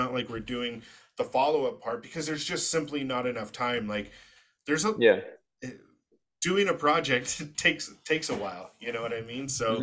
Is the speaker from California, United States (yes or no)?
yes; California, United States; I'm very clear that I'm from Southern California